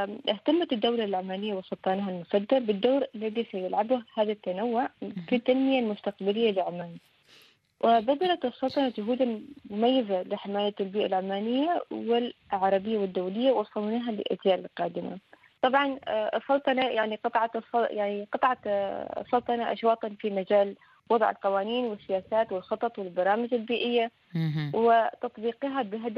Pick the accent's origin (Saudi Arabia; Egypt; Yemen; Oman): Oman; كنت أقول للحاضرين يعني في بلادي سلطنة عمان أماكن أجمل وأحلى وأكثر تفردا